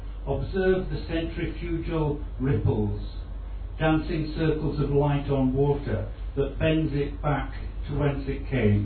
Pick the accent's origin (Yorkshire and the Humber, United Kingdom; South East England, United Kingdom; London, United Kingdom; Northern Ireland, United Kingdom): Yorkshire and the Humber, United Kingdom; I'm a Yorkshireman from the far north of Scotland